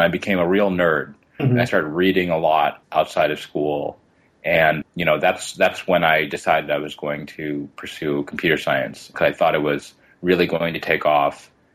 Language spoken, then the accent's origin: English; Queens, New York, United States; So I grew up in Queens. You know, I went to public school.